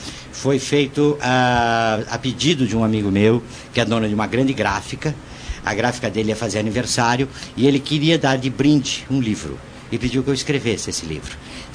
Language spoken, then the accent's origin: Portuguese; Santos, São Paulo, Brazil; a minha adolescência foi lá na Praia de Santos, com amigos maravilhosos